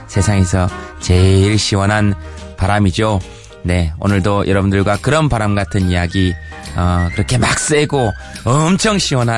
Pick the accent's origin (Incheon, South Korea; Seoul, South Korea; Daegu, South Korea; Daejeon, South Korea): Daegu, South Korea; 대구 출신인 저도 이렇게 견디기 힘드니까